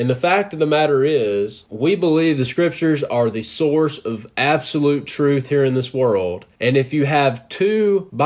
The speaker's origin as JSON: {"language": "English", "country": "United States", "said": "because I'm American and I'm English, so that's the language that I speak."}